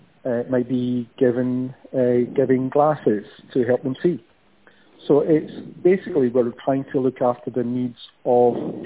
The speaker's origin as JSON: {"language": "English", "town": "Glasgow", "region": "Scotland", "country": "United Kingdom", "tie": "born there", "said": "I was born in Glasgow. I went to university in Glasgow and I trained as a psychologist."}